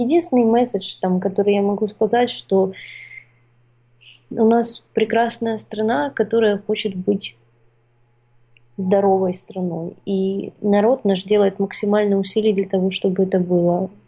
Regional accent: Ukraine; потому что я украинка, потому что я здесь живу.

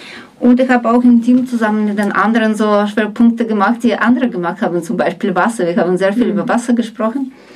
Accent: Russia; German is a second language; now in Germany; und ich komme aus Russland

